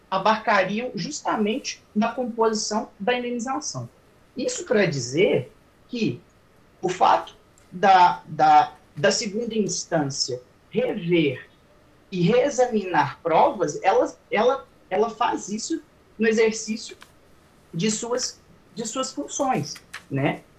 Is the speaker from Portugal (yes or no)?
no; Minas Gerais, Brazil; É uma satisfação para mim, como mineiro que sou.